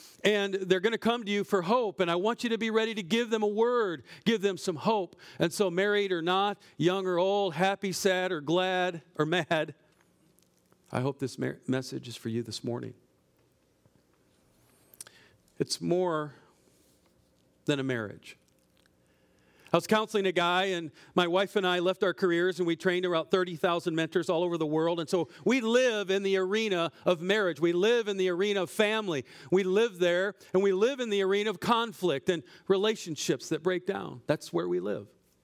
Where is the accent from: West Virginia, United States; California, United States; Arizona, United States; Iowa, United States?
Iowa, United States; as he said, I'm from Iowa.